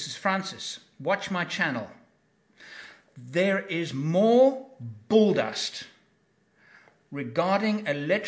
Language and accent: English; England, United Kingdom; You know, because I'm an English person.